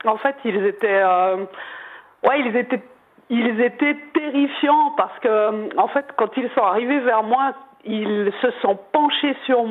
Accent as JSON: {"language": "French", "country": "Romania", "said": "moi je viens de Roumanie."}